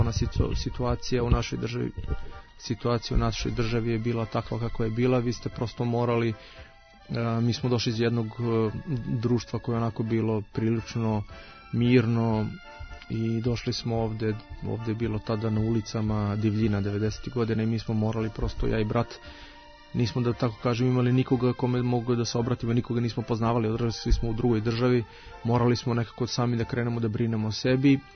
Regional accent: Belgrade, Serbia; mi smo odrasli na Vračaru, Kursulovoj ulici

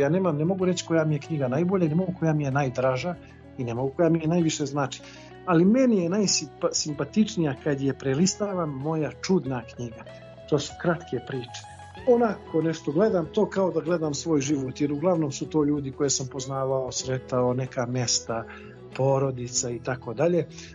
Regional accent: Novi Pazar, Šumadija and Western Serbia, Serbia; also born or lived in Bijelo Polje, Montenegro; Imam jedno detinjstvo u gradu u Novom Pazaru, gde sam rastao, naravno, sa porodicom.

